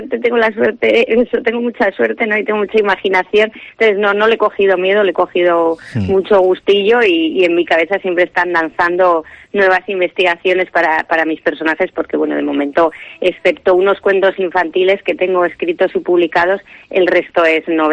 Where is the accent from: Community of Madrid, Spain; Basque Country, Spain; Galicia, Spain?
Basque Country, Spain; Irún; Transcurre en Irún, que es mi ciudad natal, es donde vivo actualmente, donde he vivido siempre, vaya.